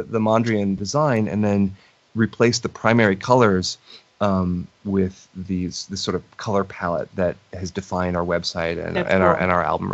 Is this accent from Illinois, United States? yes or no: yes; Illinois, United States; I was like, we are from Northern Illinois. We're not going to go to the city.